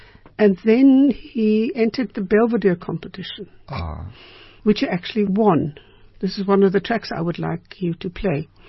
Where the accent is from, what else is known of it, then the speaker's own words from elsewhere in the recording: Freiburg, Baden-Württemberg, Germany; You know, I grew up in Freiburg, and curry was something like